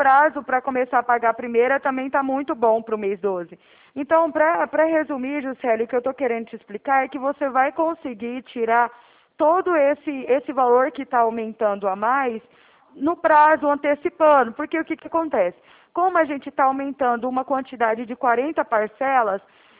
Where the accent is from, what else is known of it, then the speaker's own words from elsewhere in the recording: Araraquara, São Paulo, Brazil; Eu sou aqui de São Paulo também, mas é Araraquara.